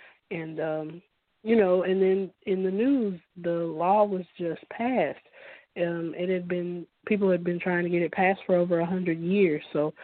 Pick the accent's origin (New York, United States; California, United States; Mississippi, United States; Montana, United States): Mississippi, United States; I'm from Mississippi, so, you know, being in the South, I just naturally kind of felt like I would get some pushback from it.